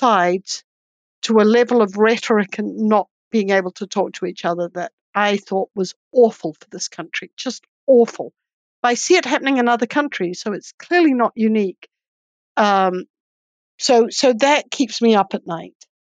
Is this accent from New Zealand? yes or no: yes; New Zealand; now in United States; So obviously, I'm not an American, and I married an American, and I never actually decided to live in this country. It was just he didn't want to go back to New Zealand, so I'm a New Zealander.